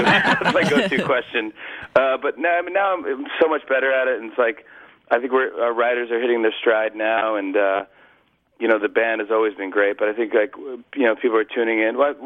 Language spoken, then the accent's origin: English; Saugerties, New York, United States; born or raised there